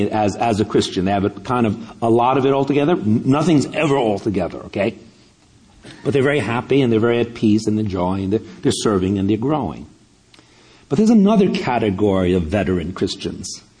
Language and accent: English; New York, United States; now in Millbrae, United States; but I'm from Millbrae, actually, so, you know, I could joke about that. How many of you are from San Mateo? Okay, a few back there. Okay, I'll tell you, I'm a native New Yorker. I lived in New York for 21 years